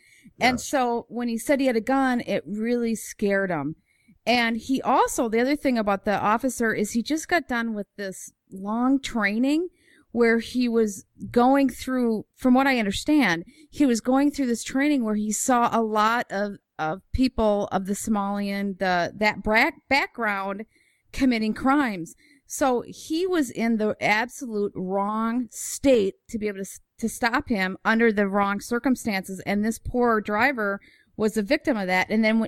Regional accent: Minneapolis, Minnesota, United States; I'm from Minneapolis, and as you're aware, there was a big incident here

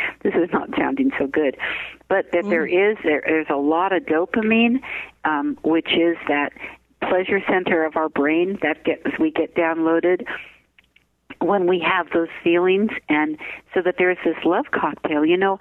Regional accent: San Francisco, California, United States; I'm from San Francisco. I still think the … is a hotel.

